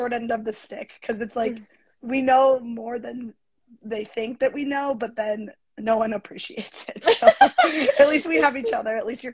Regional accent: Chicago, Illinois, United States; I'm from the Chicagoland area, from Chicago, Illinois.

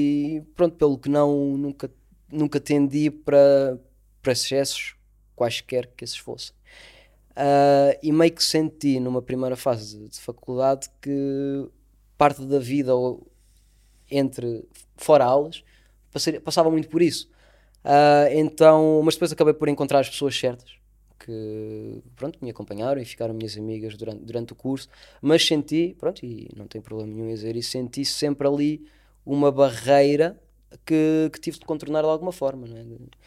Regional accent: Vila Nova de Santo André, Alentejo, Portugal; also born or lived in Beja; now in Lisbon, Portugal; Nascido em Beja, crescido em Vila Nova de Santo André, fiz lá toda a minha vida.

